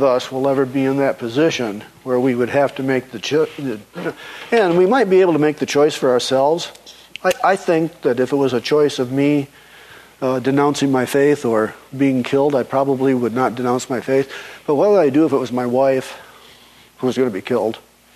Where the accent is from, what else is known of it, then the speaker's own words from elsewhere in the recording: Saginaw, Michigan, United States; when I was a kid growing up, the church I grew up in Saginaw, Michigan, was founded by missionaries.